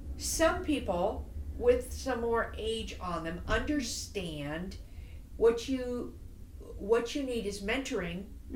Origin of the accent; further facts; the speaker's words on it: SeaTac, Washington, United States; I was born and raised here in the SeaTac area, actually. I graduated from Taiyi High School.